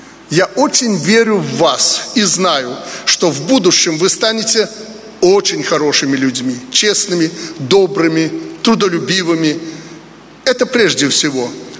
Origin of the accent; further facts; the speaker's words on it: Belarus; Мы, как истинные благородные люди, как истинные белорусы, помогаем этим детишкам.